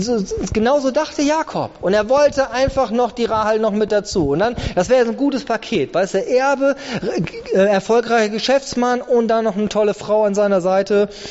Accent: Germany; ich bin 45 Jahre, habe zwei Kinder, ich bin Deutscher

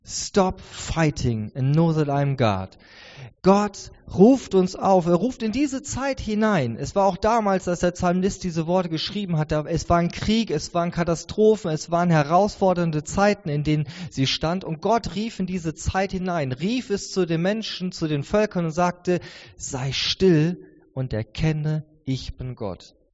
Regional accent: Northern Germany, Germany; now in Koblenz, Germany; Jetzt wisst ihr genau, wo ich herkomme. Ich komme aus dem hohen Norden ursprünglich. Lebe jetzt aber auch schon ganz. Eigentlich bin ich Rheinländer, solange wie ich jetzt schon hier lebe.

